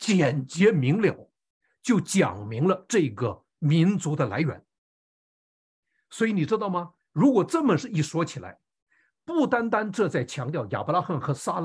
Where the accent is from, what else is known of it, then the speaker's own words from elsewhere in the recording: China; 我们中国人形容小孩子一生下来就乐得嘎嘎的